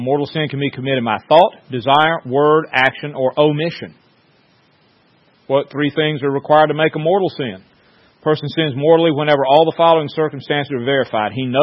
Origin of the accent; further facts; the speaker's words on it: South Carolina, United States; We're from Horry County.